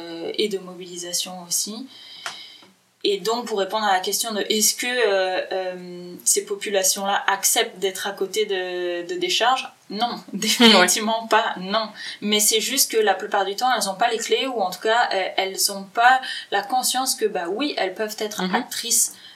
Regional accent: France; moved away; ça s'entend certainement à mon accent, je viens de France, donc j'ai eu cette chance-là de pouvoir partir de France pour venir ici

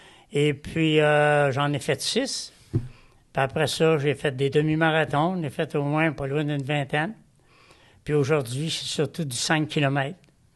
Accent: Montreal, Quebec, Canada; born there; Moi, je suis né à Montréal, j'ai travaillé toute ma vie

